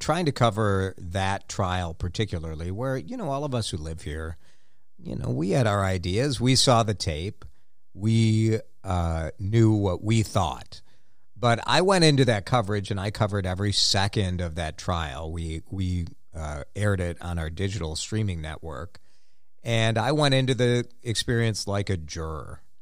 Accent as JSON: {"language": "English", "town": "Chicago", "region": "Illinois", "country": "United States", "tie": "born or raised there", "said": "I grew up in Chicago, right? Like, those, you know, that was my childhood, those Michael Jordan years."}